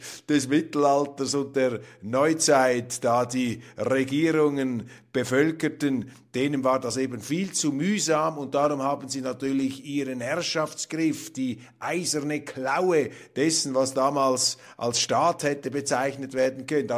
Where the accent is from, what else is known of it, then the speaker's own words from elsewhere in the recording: Switzerland; das ist jetzt von außen analysiert, da als Schweizer, als Vierteldeutscher